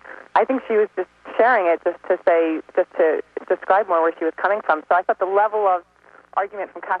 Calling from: New York, United States; I'm calling from New York.

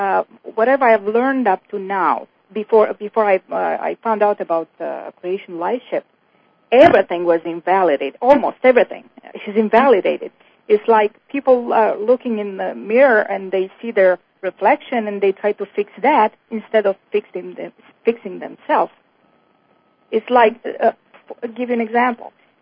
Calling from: New York, United States; I'm calling from New York, and I have a few things to say and one big request

